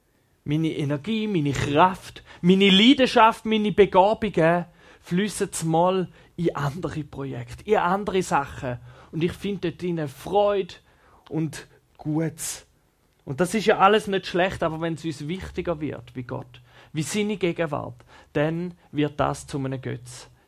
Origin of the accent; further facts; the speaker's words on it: Schaffhausen, Switzerland; Ich bin in der Nähe von Schaffhausen aufgewachsen und dort ist der Rheinfall sehr nah.